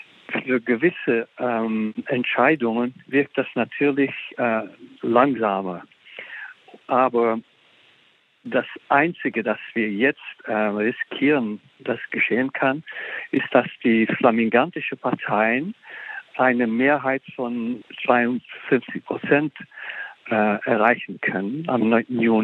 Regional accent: Flanders, Belgium; dass ich sowohl Flamme bin als Belgier als Europäer.

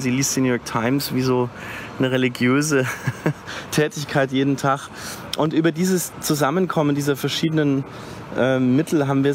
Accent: Nuremberg, Bavaria, Germany; ich kenne die Stadt jetzt viel besser als meine Heimatstadt Nürnberg.

